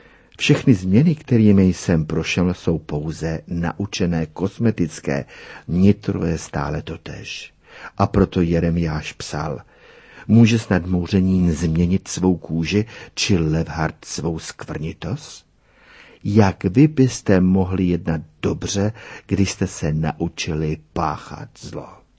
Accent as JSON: {"language": "Czech", "region": "Prague", "country": "Czechia", "tie": "born or raised there", "also_born_or_lived": "United States", "said": "Jsem narozen a vychován v Praze z hanáckého otce a středoslovenské matky."}